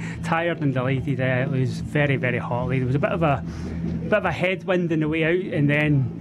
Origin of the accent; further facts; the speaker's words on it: Scotland, United Kingdom; moved away as an adult; now in Ireland; From just outside Glasgow is my hometown. But I've been in Ireland since 2002, so I'm kind of half Irish now.